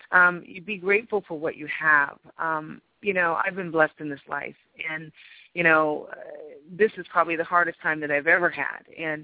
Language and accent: English; California, United States; now in Las Vegas, United States; Most of you know that I've lived in Vegas for the last several years, but I'm actually from the Bay Area.